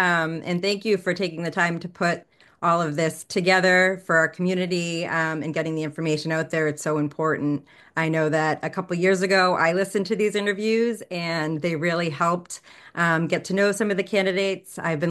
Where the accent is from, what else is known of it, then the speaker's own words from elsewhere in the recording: Newton, Massachusetts, United States; I'm originally from Newton. My husband's from Maryland. We sort of lived around the Boston area for several years after college.